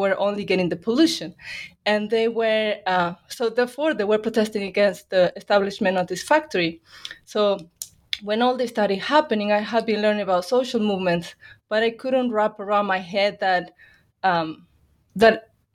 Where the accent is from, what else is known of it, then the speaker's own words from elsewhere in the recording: Argentina; English is a second language; now in United States; So I am originally from Argentina